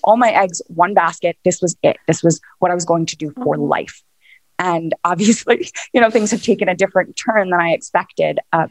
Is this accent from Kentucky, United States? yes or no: no; New York City, New York, United States; I was born and raised in Manhattan.